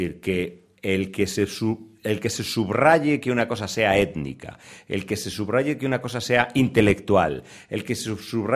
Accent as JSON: {"language": "Spanish", "town": "Tui", "region": "Galicia", "country": "Spain", "tie": "born or raised there", "said": "Mi pueblo es Tui, sí."}